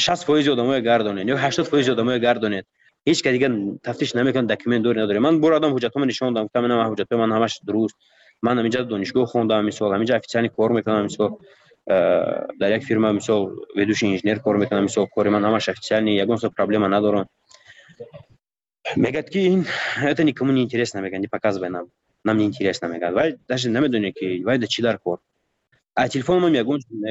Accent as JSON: {"language": "Persian", "country": "Tajikistan", "said": "من گفتم من تاجیکم گفتم از تاجیکستانم"}